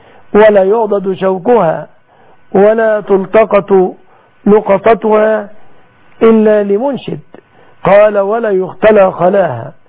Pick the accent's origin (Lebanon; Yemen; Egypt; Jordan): Egypt; أسأل الله أن يحفظ بلادنا مصر وسائر بلاد المسلمين آمنة مطمئنة